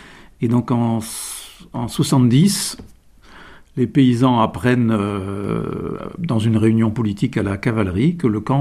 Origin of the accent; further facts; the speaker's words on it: Pays de la Loire, France; Je ne connaissais pas beaucoup non plus l'Aveyron, parce que moi je suis originaire de Vendée.